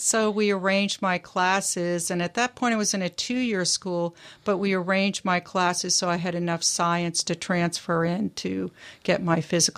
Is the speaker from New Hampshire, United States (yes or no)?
yes; New Hampshire, United States; also born or lived in Massachusetts; now in Port Townsend, United States; No, I was raised in New England. In New Hampshire for most of my life. I was born in Massachusetts